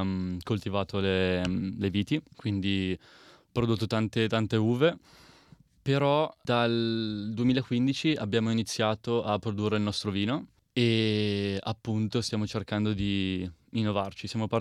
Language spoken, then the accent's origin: Italian; Cella Monte, Piedmont, Italy; Sono qua dal 16 ottobre, sono arrivato qua volando da Milano, ma sono dal Piemonte, un paesino circa un'ora da Torino, Cellamonte.